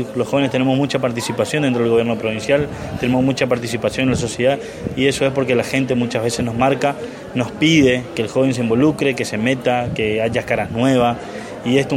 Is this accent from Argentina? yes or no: yes; Argentina; nosotros somos argentinos